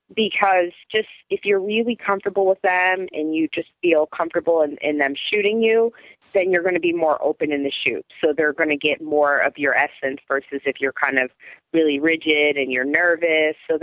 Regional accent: Chicago, Illinois, United States; Luckily, I came from Chicago, so I already kind of had a clue when I got here

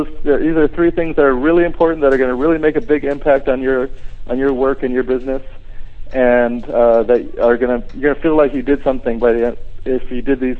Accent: Guam; also born or lived in Oregon / California / Seattle; I was born in Oregon, but I've lived in the Bay Area in California, also in Seattle. I've lived most of my life here on Guam. I went to school here, grew up here, and it's home for me.

